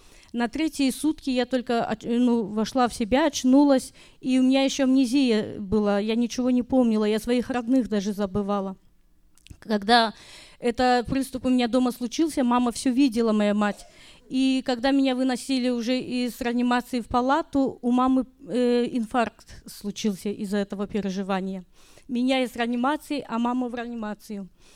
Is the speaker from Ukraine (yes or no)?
no; Ashmyany, Grodno Region, Belarus; Мы из Белоруссии, из города Ашмян. У нас двое детей.